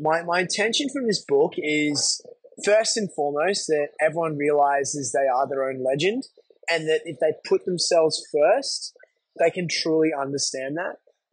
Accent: Australia; we were yarning about health and wellness and being Aussie dudes, like, you know.

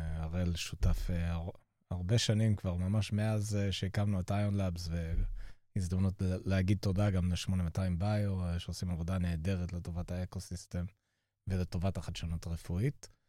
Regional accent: Jerusalem, Jerusalem District, Israel; גדלתי בירושלים, 6 שנים בצבא

